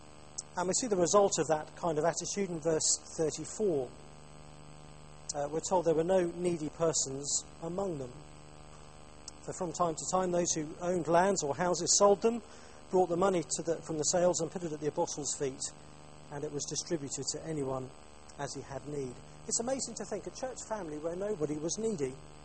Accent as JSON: {"language": "English", "country": "United Kingdom", "said": "And the other thing we need to tell ourselves if we're British is that hospitality is not about impressing people."}